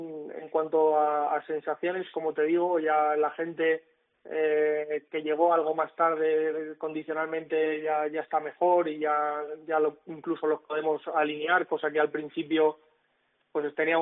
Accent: Alicante, Valencian Community, Spain; yo soy, sabéis que soy de Alicante, vivo todavía en San Blas.

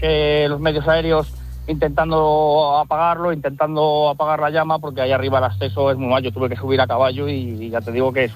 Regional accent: Asturianos, Castile and León, Spain; En Palacios de Sanabria, yo. Nosotros somos de Asturianos, pero yo me trasladé a Palacios, que está a 2 kilómetros de realmente de donde del pueblo que yo soy

